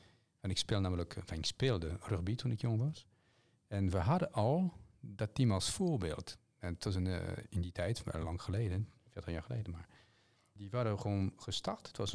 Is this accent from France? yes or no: yes; Pau, Nouvelle-Aquitaine, France; Dutch is a second language; ik kom uit Zuid-Frankrijk, Pau, P-A-U. Misschien weet je waar Pau ligt. Het ligt tussen Lourdes en Biarritz ongeveer.